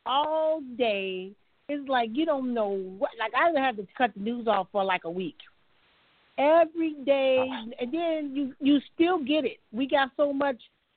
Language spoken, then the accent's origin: English; United States; because I'm an American